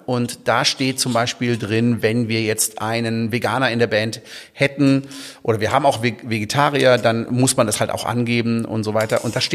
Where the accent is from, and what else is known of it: Baden-Württemberg, Germany; born or raised there